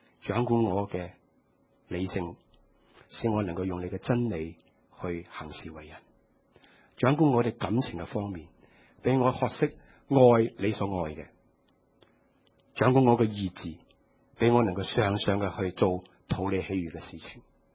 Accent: China; 我哋中国人开餐咧系好多餸嘅。

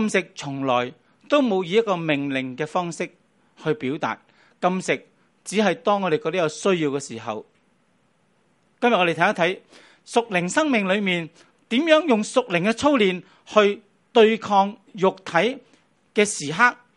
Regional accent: Hong Kong; 咁我哋香港人可能呢一代好少挨饿咧

